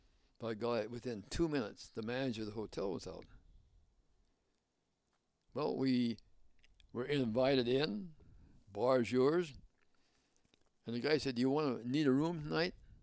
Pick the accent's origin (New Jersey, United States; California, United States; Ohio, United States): California, United States; Inglewood; we're from Inglewood. I'm Inglewood.